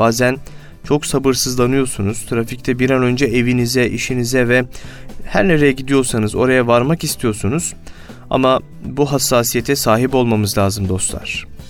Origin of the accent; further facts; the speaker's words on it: Gönen, Balıkesir, Turkey; Bugün memleketimden Balıkesir Gönen'den, Gönenlilere selam olsun diyelim